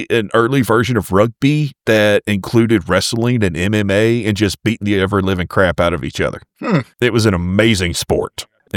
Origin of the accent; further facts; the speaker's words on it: Texas, United States; just, you know, growing up in Texas, dealing with the same sort of things that Bobby was.